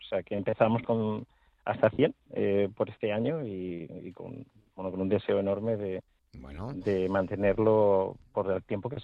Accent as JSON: {"language": "Spanish", "country": "Spain", "also_born_or_lived": "United States", "said": "yo lo hablo como español, ¿no? Aunque he estado tantísimos años en Estados Unidos"}